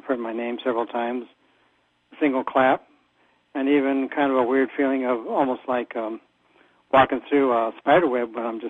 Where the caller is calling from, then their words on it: Wisconsin, United States; Wisconsin.